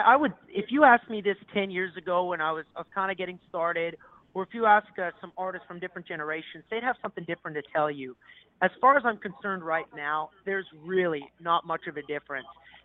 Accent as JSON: {"language": "English", "country": "Canada", "said": "If I'm going to write a song about snow, well, it's because I'm Canadian and I know what it's all about."}